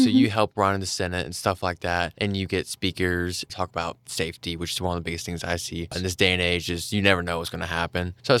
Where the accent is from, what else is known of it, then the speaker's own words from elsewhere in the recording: Oak Ridge, United States; I am a political science major here at SEMO. I'm here to talk about student government, and I'm from Oak Ridge.